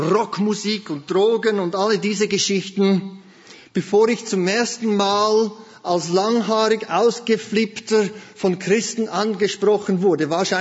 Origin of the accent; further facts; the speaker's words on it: Switzerland; Ich bin zwar in der Schweiz dreisprachig aufgewachsen, habe aber bis zu meinem 16. Lebensjahr nie etwas vom Evangelium gehört